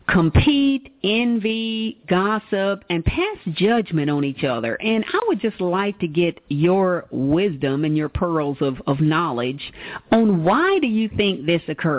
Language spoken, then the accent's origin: English; Louisville, Kentucky, United States; now in Indianapolis, United States; I am actually in Indianapolis, Indiana. I'm from Louisville, Kentucky, but I'm in Indianapolis.